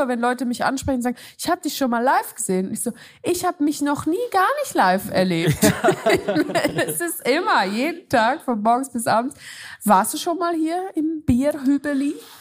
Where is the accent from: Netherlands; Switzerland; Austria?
Switzerland; Es geht zurück in meine Heimat, in die Schweiz.